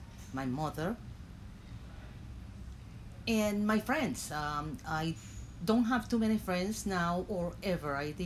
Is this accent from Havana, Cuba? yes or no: no; Banes, Holguín, Cuba; now in United States; I grew up in Banes. It was, we used to live outside the town, and I grew up around a lot of land and animals.